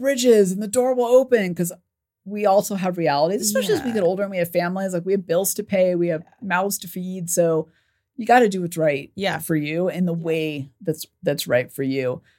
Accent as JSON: {"language": "English", "region": "California", "country": "United States", "tie": "born or raised there", "said": "Because I grew up in California. So I kind of both coasts, right?"}